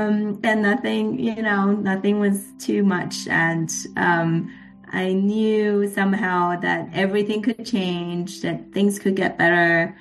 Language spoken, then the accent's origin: English; Shanghai, China; I was born in China in the 80s, where things weren't as good as now today.